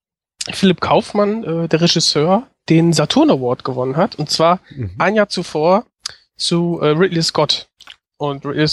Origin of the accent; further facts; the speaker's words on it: Essen, North Rhine-Westphalia, Germany; now in Bochum, Germany; Ich komme gebürtig, also ich bin aus dem Ruhrgebiet und bin in Essen aufgewachsen, bin dann nach Bochum gezogen, gehe ja auch zur Uni.